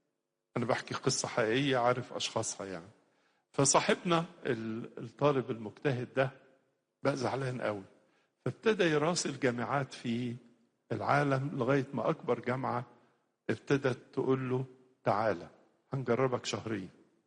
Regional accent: Egypt; عندنا في مصر

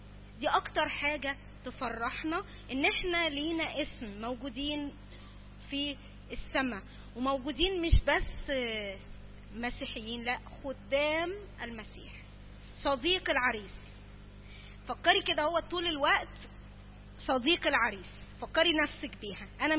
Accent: Egypt; بقى علشان احنا مصريين

